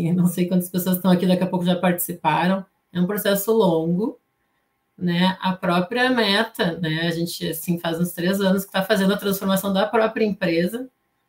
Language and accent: Portuguese; Porto Alegre, Rio Grande do Sul, Brazil; aqui do Rio Grande do Sul, sou de Porto Alegre.